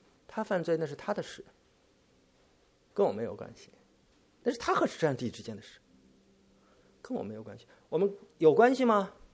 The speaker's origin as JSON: {"language": "Chinese", "country": "China", "tie": "born or raised there", "said": "有我们在大陆长大的，年龄比较稍微长一点的，和我这个年龄差不多的，"}